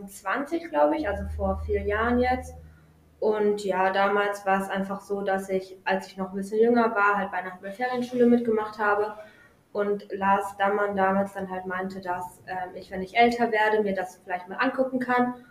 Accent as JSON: {"language": "German", "town": "Buxtehude", "region": "Lower Saxony", "country": "Germany", "tie": "born or raised there", "said": "Ja, also ich komme ja hier aus Buxtehude, also ich bin ja hier aufgewachsen."}